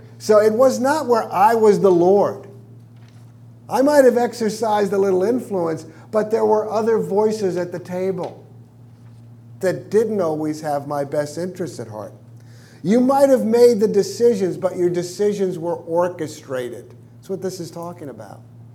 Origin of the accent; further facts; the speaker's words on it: New York City, New York, United States; There was a store where I was growing up in Brooklyn, New York.